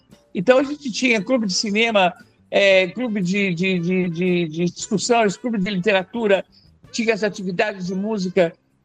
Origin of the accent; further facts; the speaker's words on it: Paraguaçu Paulista, São Paulo, Brazil; Eu nasci aqui em São Paulo e fui para o interior, fui criada no interior. Eu fui criada numa cidade chamada Paraguaçu Paulista, ao lado de Assis. Morei lá até os 14 anos. Voltei para São Paulo